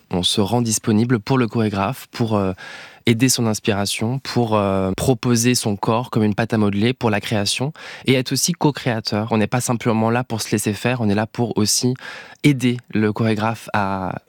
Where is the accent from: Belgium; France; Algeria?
France; Nantes, Pays de la Loire; j'ai la chance d'être un enfant de la République, puisque en fait, j'ai grandi donc à Nantes.